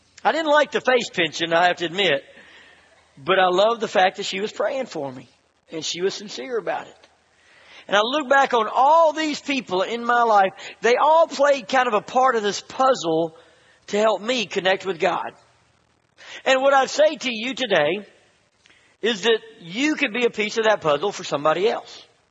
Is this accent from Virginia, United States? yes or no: no; Memphis, Tennessee, United States; I grew up in Memphis, Tennessee.